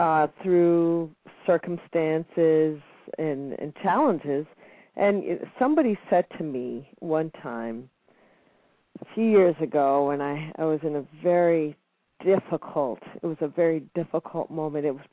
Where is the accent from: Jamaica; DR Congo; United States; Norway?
Jamaica; moved away; Yes. And no, I do not have an accent. I lost my accent probably within the first year of being here because I was fairly young.